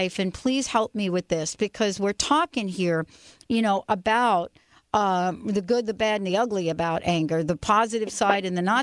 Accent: New York/New Jersey area, United States; And especially once they find out I'm from the New York, New Jersey area, right?

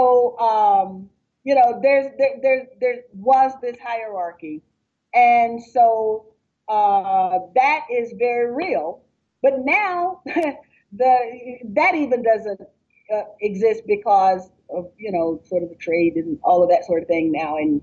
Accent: the South, United States; me having to sit down with the Klan because I'm from the South.

